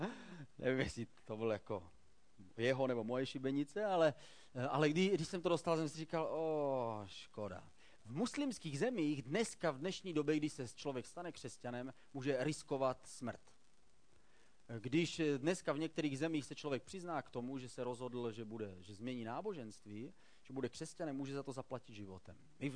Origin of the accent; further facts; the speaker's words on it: Kroměříž, Zlín Region, Czechia; A pouze z hodou okolností je to stejné město, odkud pocházím já.